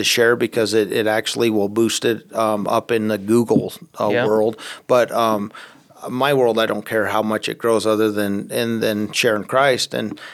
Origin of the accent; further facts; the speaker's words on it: Gillette, Wyoming, United States; born there; I was born in Gillette, but we've gone to New Life since I was as young as when it started.